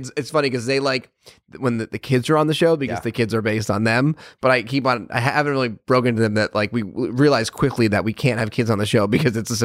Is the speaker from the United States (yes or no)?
yes; Connecticut, United States; What's weird is, you know, I grew up in Connecticut, like not involved in show business at all.